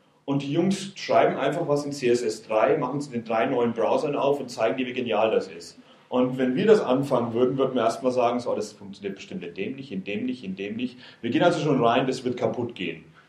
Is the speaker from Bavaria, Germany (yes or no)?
yes; Bavaria, Germany; accent: Franconian; now in England, United Kingdom; ich arbeite bei Mozilla und ich spreche Fränkisch, also eine Mischung aus dem wunderschönen Fränkisch und Englisch, weil ich seit 11 Jahren in England lebe